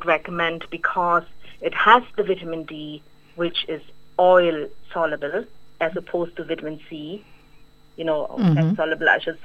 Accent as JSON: {"language": "English", "country": "Germany", "said": "I'm from Germany"}